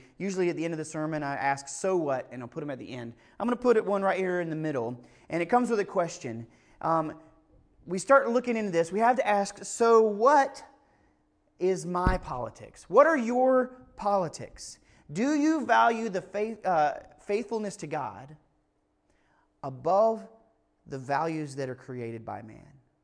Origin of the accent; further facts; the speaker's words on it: Kill Devil Hills, North Carolina, United States; "In your city, I'm from Kill Devil Hills." I'm like, "Excuse me? Kill Devil Hills."